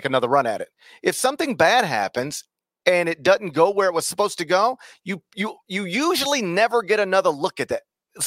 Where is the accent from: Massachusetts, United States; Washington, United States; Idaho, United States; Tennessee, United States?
Tennessee, United States; Memphis; My hometown Grizzlies are struggling this year.